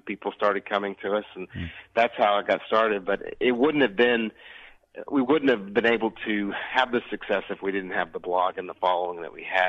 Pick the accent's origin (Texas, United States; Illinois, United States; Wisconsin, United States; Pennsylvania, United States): Texas, United States; Austin; I'm from Austin. I went to college at Ole Miss